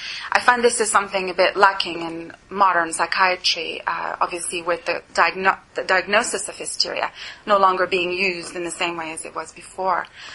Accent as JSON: {"language": "English", "town": "Montreal", "region": "Quebec", "country": "Canada", "moved": "as an adult", "lives_now": "London, United Kingdom", "said": "I'm from Montreal, where I took a degree in psychology. I came over to London nearly 10 years ago now"}